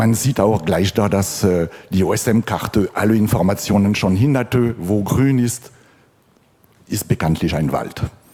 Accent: France; Also ich bin Franzose, berentet, Radfahrer.

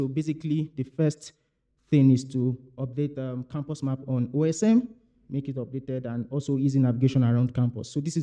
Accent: Nigeria; and I'm from Nigeria.

